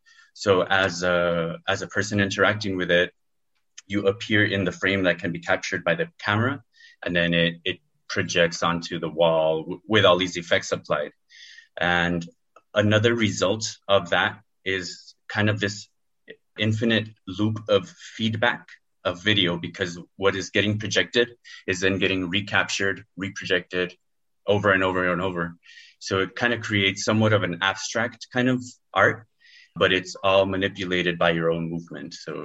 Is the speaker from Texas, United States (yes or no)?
yes; El Paso, Texas, United States; Well, I was born and raised here in El Paso. I'm 35 now.